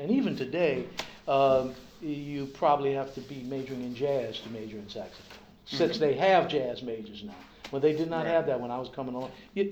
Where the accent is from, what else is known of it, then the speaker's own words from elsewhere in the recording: St. Louis, Missouri, United States; I came from St. Louis to study.